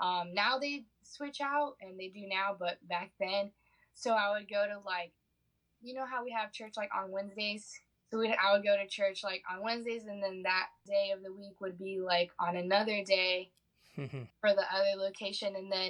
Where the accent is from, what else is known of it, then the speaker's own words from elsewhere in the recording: Naples, Florida, United States; now in Sarasota, United States; I grew up in Naples, Florida, and then my dad, like, became a pastor. I think I was about, like, 7 or 8.